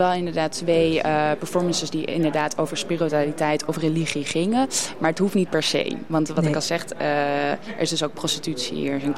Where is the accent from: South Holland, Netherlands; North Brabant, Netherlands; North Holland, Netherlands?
North Holland, Netherlands; Amsterdam; ik ben een Amsterdammer en ik fiets vaak heel snel door de wallen heen.